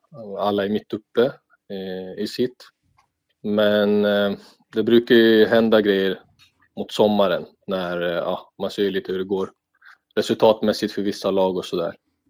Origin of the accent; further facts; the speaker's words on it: Stockholm, Stockholm County, Sweden; now in Eskilstuna, Sweden; Men ja, vi är ju från Stockholm i grunden.